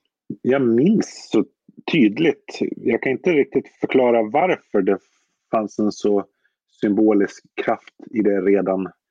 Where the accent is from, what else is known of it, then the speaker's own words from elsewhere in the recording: Visby, Gotland, Sweden; jag växte upp i Visby och vi hade ju inte heller något McDonald's.